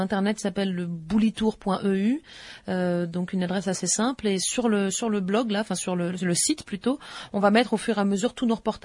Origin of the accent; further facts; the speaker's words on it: Strasbourg, Grand Est, France; moi je suis artiste, on est strasbourgeois, on est tout ça à la fois